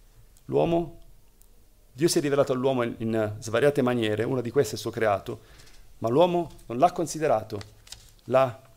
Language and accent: Italian; Apulia, Italy; moved away as an adult; Quando ero ragazzo, fino a 19 anni, sono vissuto in Puglia, sul Gargano, ed è un posto molto ventoso. E quando si tornava a casa a piedi, e noi abitavamo fuori paese